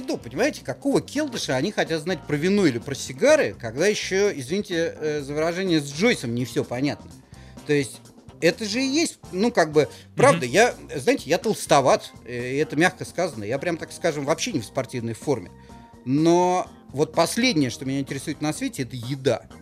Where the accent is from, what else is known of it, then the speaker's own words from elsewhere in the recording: Saint Petersburg, Russia; Конечно, как каждый нормальный петербуржец, я никогда не хожу в Эрмитаж.